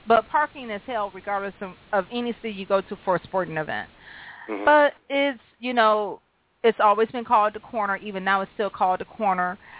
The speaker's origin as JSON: {"language": "English", "town": "Cleveland", "region": "Ohio", "country": "United States", "tie": "born or raised there", "said": "First of all, I grew up in Cleveland, and I ain't going to lie."}